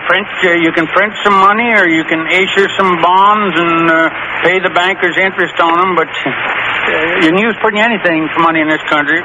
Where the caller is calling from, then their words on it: Sacramento, California, United States; I'm broadcasting from Sacramento, California. That's our capital out here, beautiful state capital.